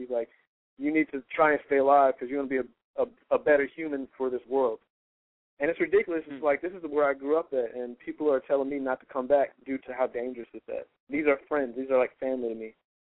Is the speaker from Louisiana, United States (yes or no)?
yes; Louisiana, United States; also born or lived in Canada; We lived in Canada for a little bit, and then, when we first moved to Louisiana, I was 4, and we lived uptown, and then we moved to Canada, and then we moved to the West Bank, and we stayed in the West Bank until the hurricane hit